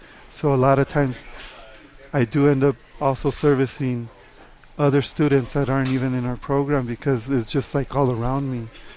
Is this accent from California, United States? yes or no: yes; Los Angeles, California, United States; now in Santa Fe, United States; No, I grew up in East Los Angeles.